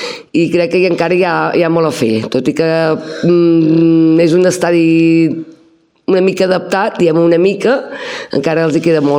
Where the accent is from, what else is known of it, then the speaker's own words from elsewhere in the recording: Sabadell, Catalonia, Spain; perquè jo sóc de Sabadell i he estat molts anys vivint a Sabadell